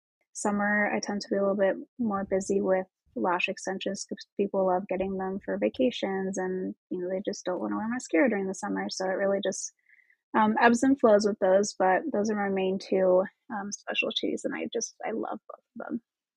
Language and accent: English; Logansport, Indiana, United States; now in Lafayette, United States; So I grew up in Logansport. It's where I grew up. It's where I went to high school and everything. It's a very, very, very small town.